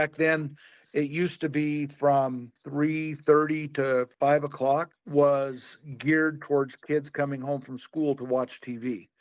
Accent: Rocky Mountain region, United States; I grew up in the Rocky Mountain time zone. So by the time we got home from school, the soap operas were over and we could watch the other shows.

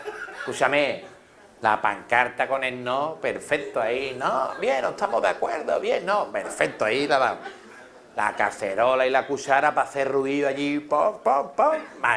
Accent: Jerez, Andalusia, Spain; Yo vengo de Jerez.

